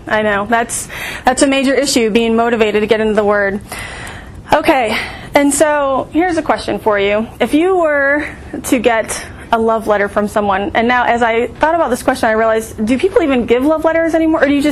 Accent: Palatine, Illinois, United States; I grew up at Willow Creek Community Church in the suburbs of Chicago. I'm from Palatine, Illinois originally.

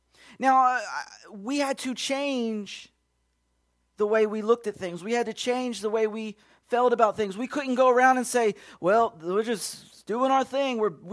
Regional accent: Philadelphia, Pennsylvania, United States; I'm from Philadelphia, if you're from up there, if you're a Yankee just like I am

